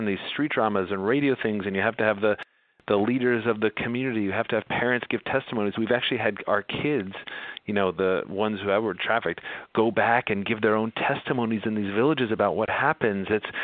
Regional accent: New York, United States; I was sort of from the Northeast, you know, from very kind of a liberal section of the Northeast in upstate New York

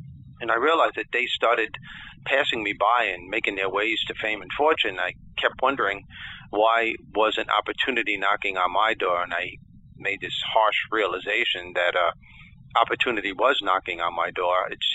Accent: New York, United States; also born or lived in Brooklyn; I was born in Brooklyn, New York, and moved out east where I live right now, Long Island, way out east Long Island, and had your regular childhood with a ton of negative labels, though.

